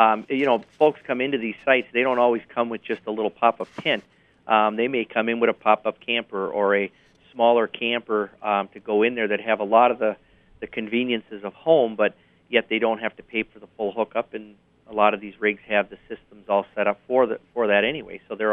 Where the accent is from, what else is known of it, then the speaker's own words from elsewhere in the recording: Michigan, United States; I come from the Upper Peninsula